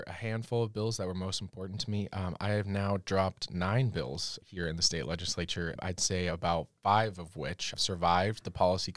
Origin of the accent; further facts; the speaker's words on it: Issaquah, Washington, United States; I come from Issaquah. Salmon is integral to East King County. You know, grew up going to salmon days all the time.